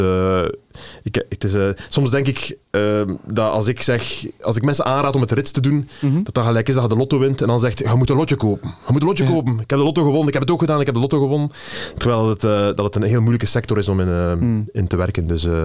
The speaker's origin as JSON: {"language": "Dutch", "town": "De Pinte", "region": "Flanders", "country": "Belgium", "tie": "born or raised there", "said": "Ik ben in de Pinte opgegroeid, maar ik heb van de peuterschool tot op kot altijd in Gent geweest."}